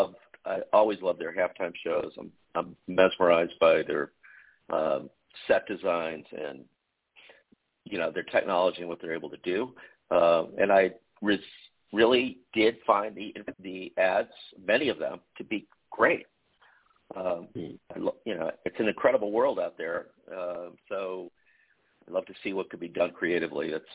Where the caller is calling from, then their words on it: Manhattan, New York, United States; I'm actually in Manhattan, probably not far from you.